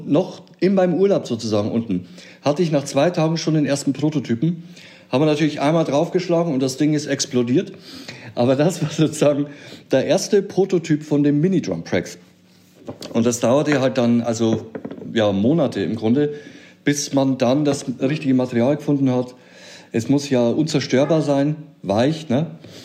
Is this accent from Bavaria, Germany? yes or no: yes; Bavaria, Germany; Ich habe aber genug getrunken. Als Oberpfälzer damals